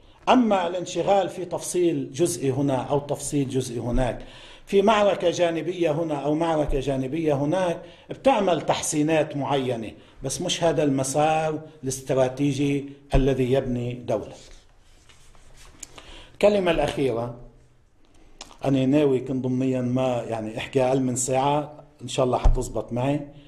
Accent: Lebanon; نحن قدرنا كلبنانيين، وهلأ برجع بقوله، هلأ برجع بقوله، قدرنا كلبنانيين وخيارنا الوحيد كلبنانيين،

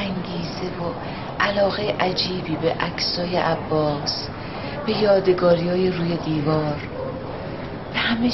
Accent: Qazvin, Iran; هر دومون توی محل بزرگ شدیم، تو قزوین.

